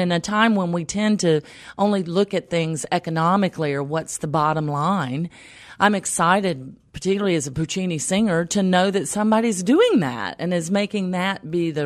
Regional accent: Tobaccoville, North Carolina, United States; accent: southern; I know I hail from Tobaccoville, North Carolina.

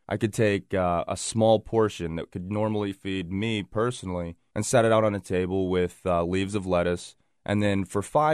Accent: United States; I'm very, very comfortable telling anyone that I'm an American, that as much as I like to know where I come from, that who I am is a valley kid.

